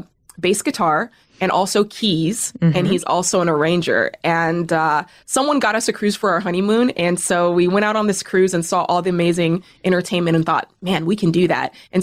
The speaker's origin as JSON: {"language": "English", "town": "Cheney", "region": "Washington", "country": "United States", "tie": "born or raised there", "said": "So I was born in Spokane, Washington, and lived in a small town outside of Spokane called Cheney. So if anybody's ever heard of that, shout out to Cheney, Washington"}